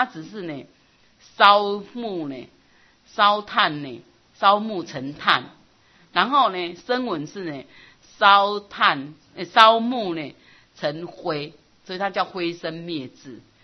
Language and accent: Chinese; Taiwan; 我们台湾人就是你搞我几年嘛，不要紧，那种心态啊。